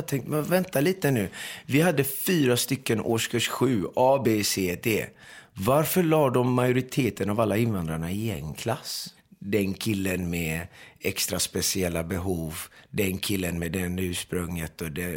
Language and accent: Swedish; Iran; now in Sweden; jag är ju iranier. Jag är ju för fan inte turk.